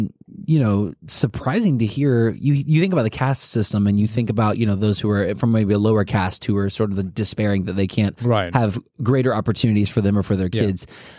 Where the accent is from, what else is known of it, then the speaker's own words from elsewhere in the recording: United States; we growing up in America and growing up, you know, kind of on this side of the civil rights movement